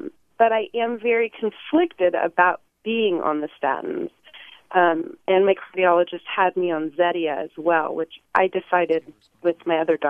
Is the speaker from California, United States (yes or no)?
yes; Berkeley, California, United States; I'm a 36-year-old female. I have a healthy lifestyle. I grew up in Berkeley